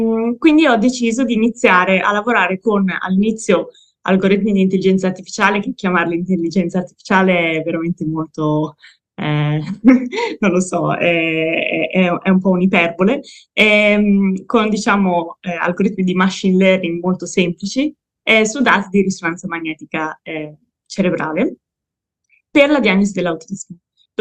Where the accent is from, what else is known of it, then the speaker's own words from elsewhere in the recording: Modena, Emilia-Romagna, Italy; io sono originaria di Modena